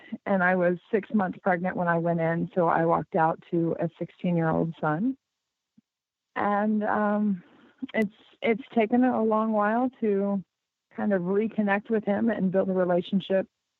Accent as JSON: {"language": "English", "region": "Indiana", "country": "United States", "said": "I'm from Indiana."}